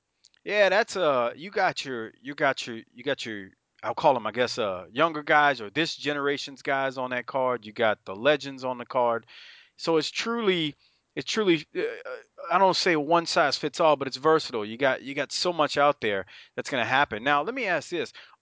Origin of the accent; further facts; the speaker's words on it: New Orleans, Louisiana, United States; growing up in New Orleans on TV in Mid-South Wrestling.